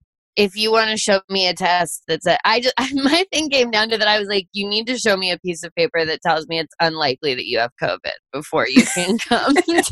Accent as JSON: {"language": "English", "region": "Virginia", "country": "United States", "tie": "born or raised there", "said": "I grew up in Virginia too."}